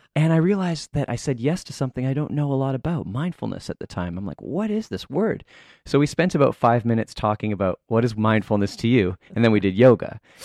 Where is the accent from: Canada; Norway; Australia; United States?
Canada; I'm from Canada and I look nothing like a Hawaiian